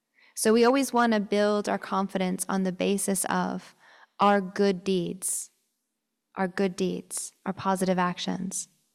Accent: Seattle, Washington, United States; I remember one of the first Buddhist centers that I attended, it was where I grew up in Seattle.

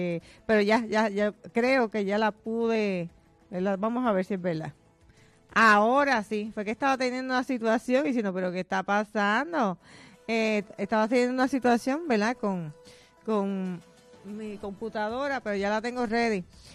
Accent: Puerto Rico; que me encanta Puerto Rico. Tiene tantas cosas hermosas

